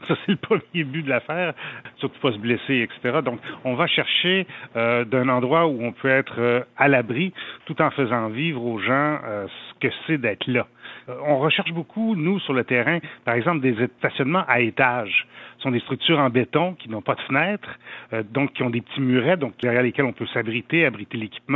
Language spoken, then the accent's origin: French; Montreal, Quebec, Canada; parce que je suis de Montréal, si je suis sur une plage en Floride, c'est pas si mal